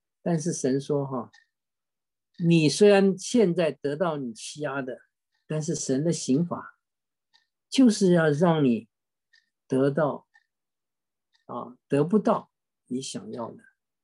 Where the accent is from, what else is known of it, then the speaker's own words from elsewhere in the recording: China; 当然我们中国人讲的各种享受啊，